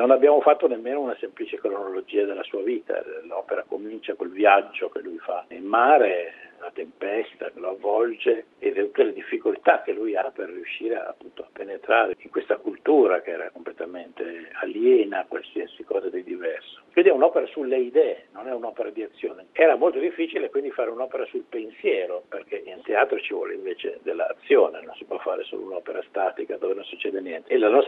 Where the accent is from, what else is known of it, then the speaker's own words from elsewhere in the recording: Macerata, Marche, Italy; born there; perché io sono nato a Macerata